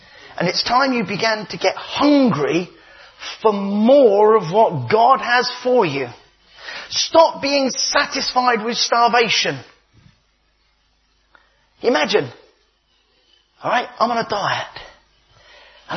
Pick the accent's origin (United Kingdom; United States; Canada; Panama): United Kingdom; Of course not. We are British, Peter. We don't even cheer when it's good news.